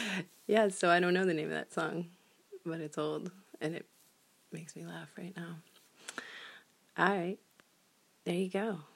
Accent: Vancouver, British Columbia, Canada; And if you're gonna come hang out in my hometown, you know, coastal people, we got this problem. So be like, oh, go look at the beach. It's a real nice beach. Look, here's some rocks. Oh, some trees. So I have a lot of rocks and trees and ocean. Vancouver is my hometown.

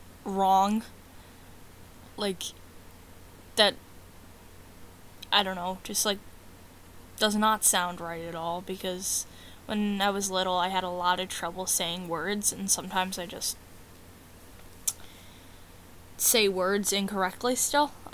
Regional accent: Pennsylvania, United States; Where am I from? I am from Eastern Pennsylvania. That's about as all I'm gonna tell you.

